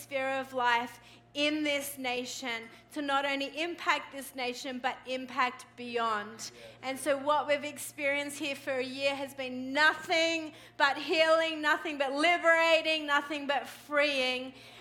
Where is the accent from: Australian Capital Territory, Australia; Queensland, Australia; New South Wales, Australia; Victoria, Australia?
New South Wales, Australia; Sydney; moved away as an adult; And we are from Sydney, born and raised 30 years in Sydney, Australia.